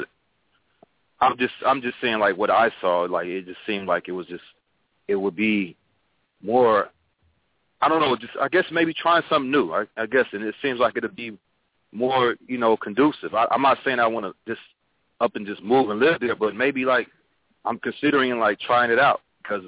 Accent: Oakland, California, United States; I'm from Oakland.

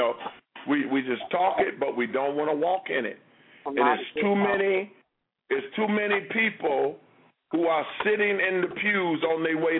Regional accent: Chicago, Illinois, United States; I was born and raised in Chicago, and homie don't play that in Chicago.

